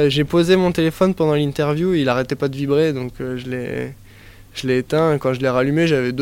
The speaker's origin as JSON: {"language": "French", "town": "Rennes", "region": "Brittany", "country": "France", "said": "ici chez moi à Rennes"}